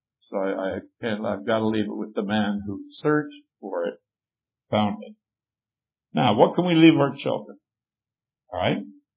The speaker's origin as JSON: {"language": "English", "country": "Canada", "tie": "born or raised there", "said": "back when I was growing up in Canada"}